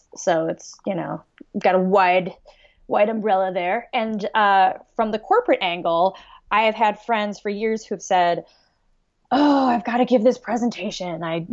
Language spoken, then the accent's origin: English; Los Angeles, California, United States; I grew up in Los Angeles, so I started out there. Then I came to Northwestern, where I studied nothing business or performing.